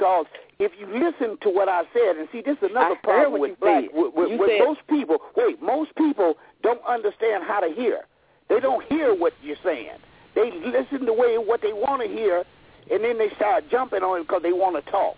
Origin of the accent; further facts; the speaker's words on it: Detroit, Michigan, United States; I'm from Detroit.